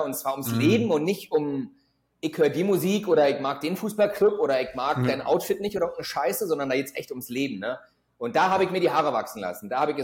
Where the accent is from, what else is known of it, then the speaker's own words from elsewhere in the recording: East Germany, Germany; Also ich war 10, als die Wende kam. Ich bin ja im Osten groß geworden.